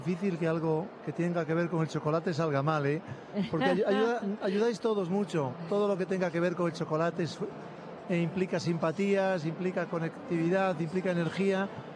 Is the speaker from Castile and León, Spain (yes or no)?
yes; León, Castile and León, Spain; Yo soy de León y me gustó la naturaleza.